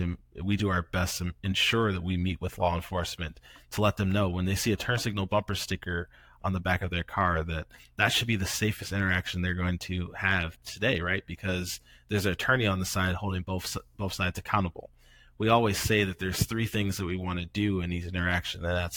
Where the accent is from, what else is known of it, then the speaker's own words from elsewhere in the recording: St. Paul, Minnesota, United States; Michael and I grew up in St. Paul, and we knew the Castile family very well.